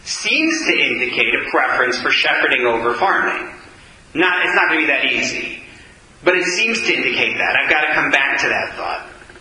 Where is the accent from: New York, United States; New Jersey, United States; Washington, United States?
New York, United States; I grew up in New York